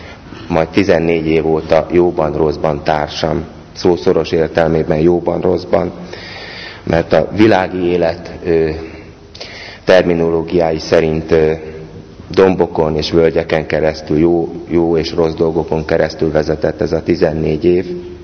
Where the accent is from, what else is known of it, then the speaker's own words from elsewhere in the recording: Budapest, Hungary; 46 éves. Budapesten születtem, ott is cseperedtem egy bensőséges, szeretettől átitatott családban.